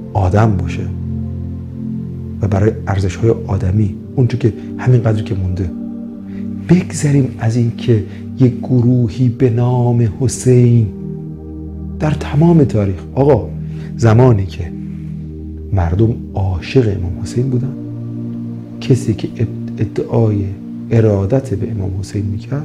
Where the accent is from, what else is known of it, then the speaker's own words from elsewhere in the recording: Iran; ما ایرانی هستیم و در نهایت انسانیم